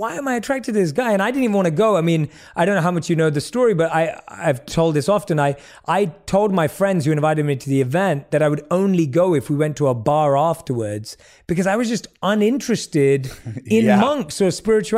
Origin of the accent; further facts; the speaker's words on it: London, United Kingdom; I was born and raised in London, so lived a very normal life.